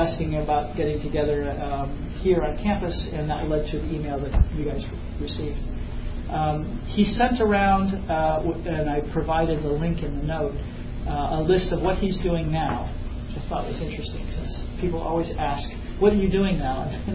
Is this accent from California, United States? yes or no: yes; California, United States; born there; Since I was born in California.